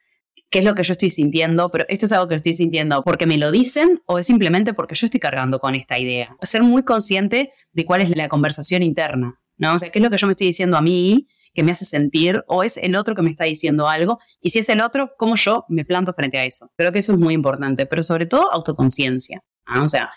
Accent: Uruguay; Y nosotros vinimos de Uruguay y mi network era literal cero.

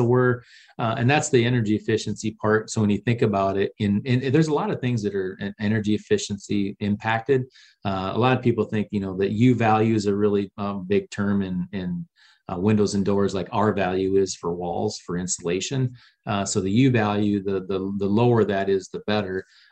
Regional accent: Midwest, United States; I came from the Midwest, and where you've got those really cold winters

